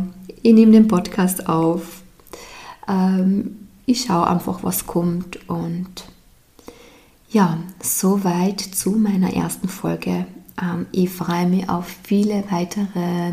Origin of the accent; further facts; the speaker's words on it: Austria; Wie du vielleicht aus meinem Dialekt schon raushörst, ich komme aus Österreich.